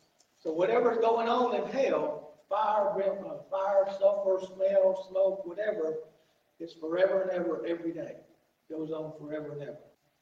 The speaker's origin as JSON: {"language": "English", "town": "Atlanta", "region": "Georgia", "country": "United States", "tie": "born or raised there", "said": "And I know growing up in Atlanta, basically take the garbage, pile it up, and set it on fire."}